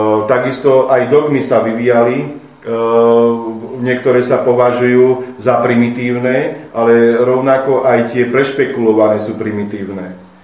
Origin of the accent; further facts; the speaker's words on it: Bratislava, Bratislava Region, Slovakia; born there; A to, že som sa narodil na Slovensku a v Bratislave, ovplyvňuje moje vedomie.